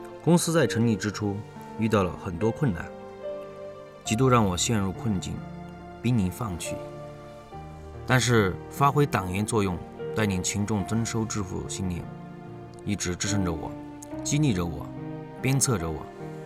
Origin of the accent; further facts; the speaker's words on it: Shilong, Sichuan, China; 我的家乡在梁山州冕宁县石龙镇，一个有着深厚红色文化底蕴的地方。